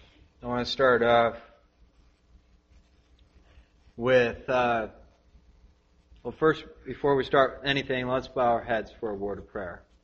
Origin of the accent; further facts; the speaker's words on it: Green Bay, Wisconsin, United States; I was raised in Green Bay, Wisconsin. Green Bay, Wisconsin, in the far north.